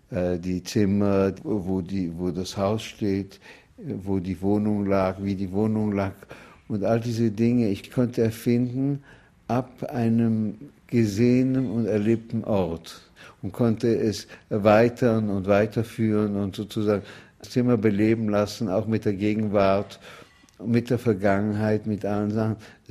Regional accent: Zurich, Switzerland; born or raised there

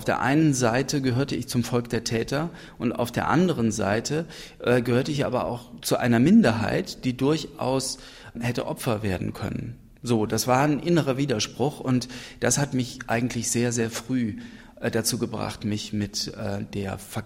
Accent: Cologne, North Rhine-Westphalia, Germany; Ich bin in Köln-Riehl aufgewachsen, am Rhein wohnten wir und im alten Teil von Riehl ging ich zur Schule

